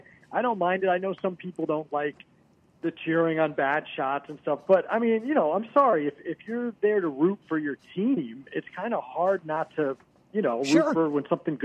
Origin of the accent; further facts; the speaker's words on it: United States; So I hate to say it as an American, but I'm kind of pulling for the internationals here.